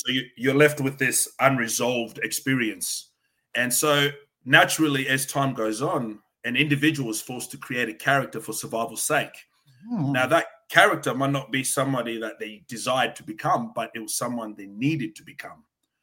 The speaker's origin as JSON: {"language": "English", "country": "Malawi", "lives_now": "Australia", "said": "I'm originally from Africa. You know, I'm from a place called Malawi, and we migrated to Australia."}